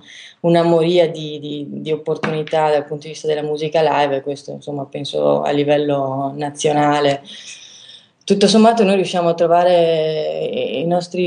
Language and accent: Italian; Ferrara, Emilia-Romagna, Italy; now in Mantua, Italy; io che abito e sono nata a Ferrara da ormai qualche decennio